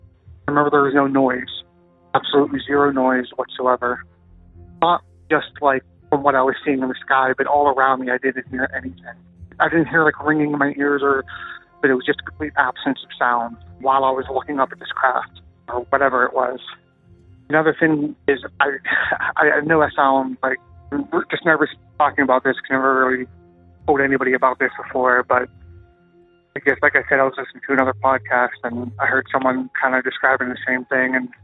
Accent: Pennsylvania, United States; I want to stay anonymous for this. I will just say that I'm from Pennsylvania.

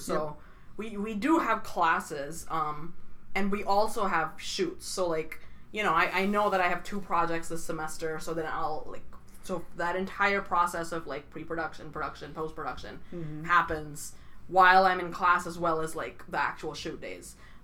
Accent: Saudi Arabia; So I made a film about growing up in Saudi Arabia.

